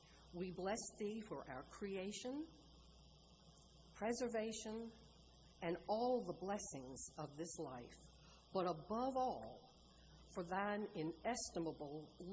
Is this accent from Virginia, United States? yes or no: yes; Virginia, United States; I was raised in church in Albemarle County, baptized and confirmed there.